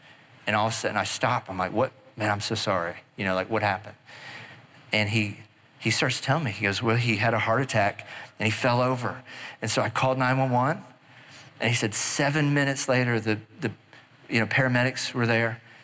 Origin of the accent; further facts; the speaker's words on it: Oklahoma, United States; I grew up in Oklahoma. Like, we lived out in the country.